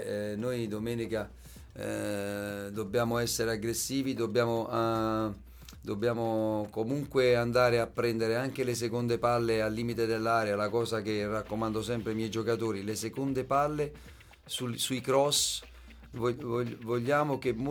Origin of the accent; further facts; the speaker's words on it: Naples, Campania, Italy; Mi manca, che diciamo, a parte la famiglia, ma mi manca comunque la città. È impossibile che non manchi Napoli